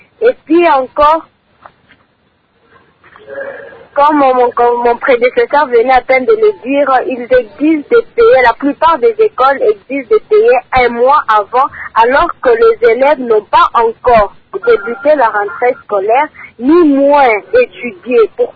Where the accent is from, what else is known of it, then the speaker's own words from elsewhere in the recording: Lubumbashi, Haut-Katanga, DR Congo; Ici, chez nous, à Lubumbashi, nous constatons